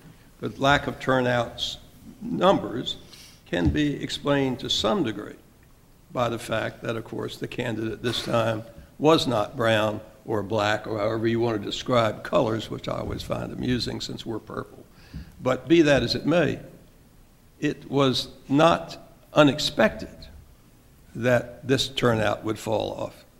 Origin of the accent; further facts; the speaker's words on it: Mississippi, United States; and that's because I grew up in Mississippi.